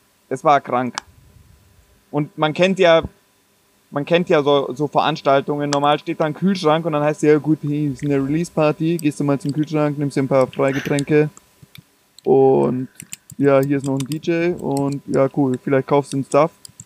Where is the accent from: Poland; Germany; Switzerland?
Germany; Bavaria; Herzkasperl, wie man bei uns in Bayern sagt.